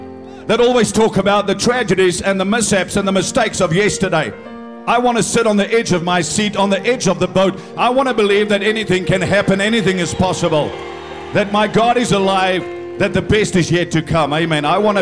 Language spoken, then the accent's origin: English; South Africa; I grew up in South Africa.